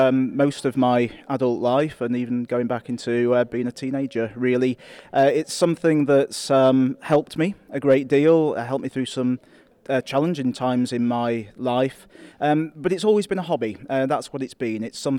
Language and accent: English; Yorkshire and the Humber, United Kingdom; moved away as an adult; now in Isle of Man; So I am from Yorkshire originally. I'm not a Manx man, which makes this particularly surprising. But nonetheless, I've lived here now for 2 years. This is my home.